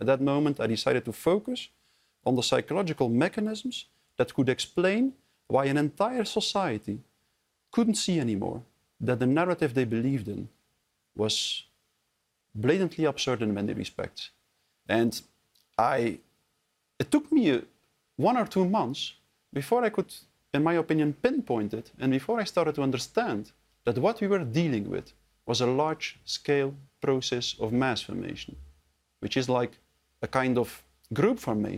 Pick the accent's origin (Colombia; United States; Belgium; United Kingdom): Belgium; English is a second language; I'm from Belgium, as you said.